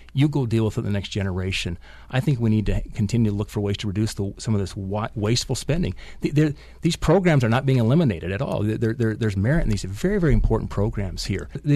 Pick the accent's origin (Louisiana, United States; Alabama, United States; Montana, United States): Montana, United States; I've spent a lot of time above 9 and 10,000 feet growing up in Montana and passionate about the outdoors and wilderness experiences.